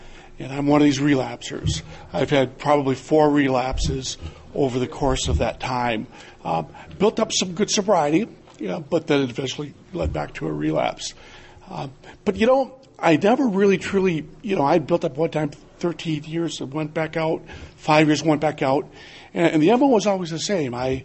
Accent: Madison, Wisconsin, United States; I'm from Madison, Wisconsin.

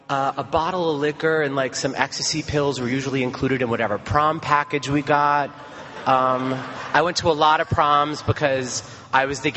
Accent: New York City, New York, United States; Growing up in New York, gay made me feel really, I mean, New York is known as the North in general, is just known as this like liberal place, but you know, it was hard.

